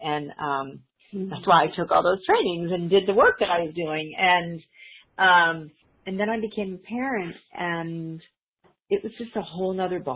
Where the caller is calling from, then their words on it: Austin, Texas, United States; Anyway, I'm calling from Austin.